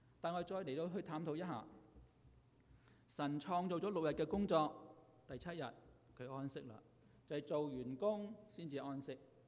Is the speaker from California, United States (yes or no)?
yes; California, United States; 我是加州來的嘛，加州就很不同，